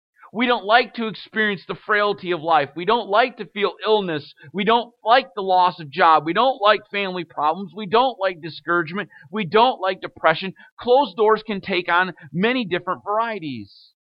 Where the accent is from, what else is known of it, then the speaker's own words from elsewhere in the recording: Byron Center, Michigan, United States; I would be a pastor living in Michigan, not too far away from my hometown of Byron Center